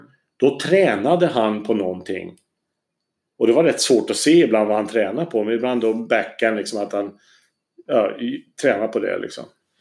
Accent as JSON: {"language": "Swedish", "country": "Sweden", "said": "Peter Carter kom från Australien, jag kom från Sverige, så vi mixar ju våra stilar då"}